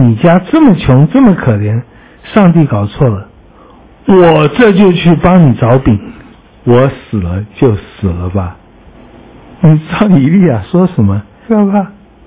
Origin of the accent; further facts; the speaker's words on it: Taiwan; 如果我们台湾人在这个妇人身边